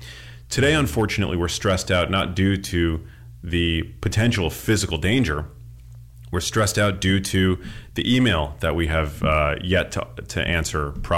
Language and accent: English; New York City, New York, United States; So the first place that my brain went, I grew up in New York City. And after school, I would always go to the local pizza shop.